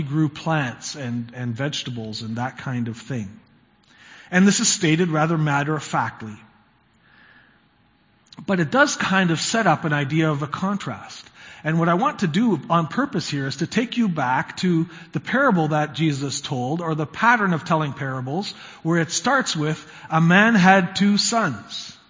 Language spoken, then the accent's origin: English; Brooks, Alberta, Canada; born there; it was hailing when I was born in Brooks, Alberta